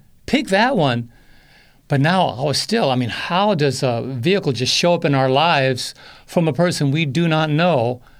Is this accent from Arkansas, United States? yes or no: no; New York, United States; Now, we're from New York. I mean, I'm from New York originally. My wife is from London.